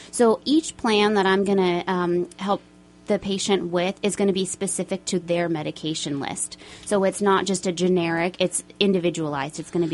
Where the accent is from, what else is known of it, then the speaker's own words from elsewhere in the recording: Modesto, California, United States; Well, I'm originally from Modesto area, and I came up here to kind of start over, I guess.